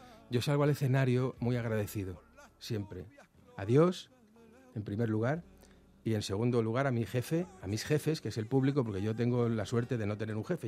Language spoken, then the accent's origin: Spanish; Andalusia, Spain; now in Madrid, Spain; me siento andaluz tanto como me siento madrileño, porque he pasado la mitad de mi vida en un sitio y la mitad en otro. Pero decidí que Madrid era mi lugar. Y ahora soy ciudadano madrileño aquí, a mucha honra, empadronado aquí en los Madriles.